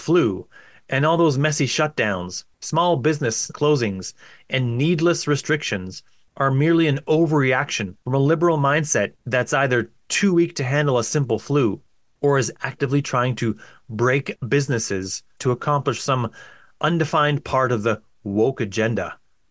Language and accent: English; Canada; I'm from Canada